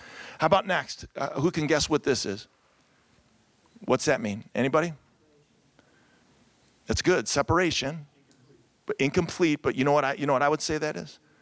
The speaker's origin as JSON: {"language": "English", "town": "Cleveland", "region": "Ohio", "country": "United States", "lives_now": "Chicago, United States", "said": "We both, when we got married, we're from Cleveland, Ohio, right down the road. And she went to separate, we went to separate colleges. We came to Chicago."}